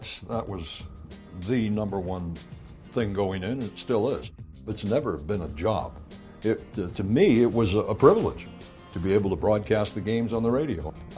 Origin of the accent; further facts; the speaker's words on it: Fairhaven, United States; I grew up in Fairhaven, and it was snowing that day.